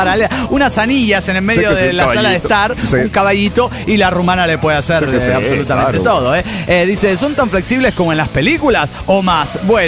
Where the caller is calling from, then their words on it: Mexico City, Mexico; soy el hijo de Tlaloc de la antigua Tenochtitlan, México.